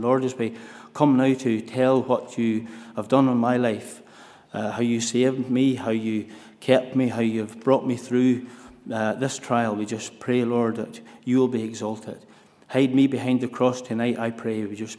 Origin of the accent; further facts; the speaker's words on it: Ballymoney, Northern Ireland, United Kingdom; I come from Ballymoney.